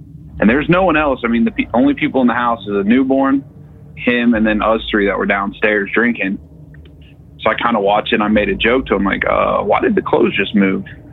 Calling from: Cincinnati, Ohio, United States; Hey, this is … from Cincinnati.

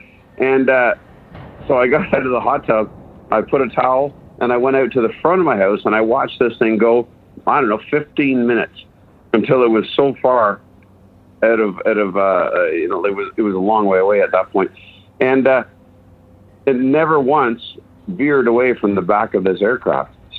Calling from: East Gwillimbury, Ontario, Canada; Hey, I'm over in East Gwillimbury. It's a little bit north of Toronto.

